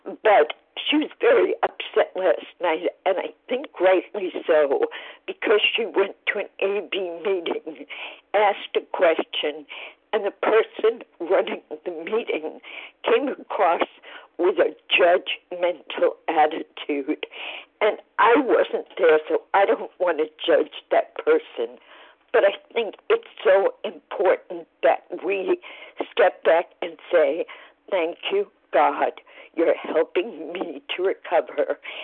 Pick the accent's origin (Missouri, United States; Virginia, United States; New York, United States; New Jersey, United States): New York, United States; Rockland County; I'm from Rockland County, New York.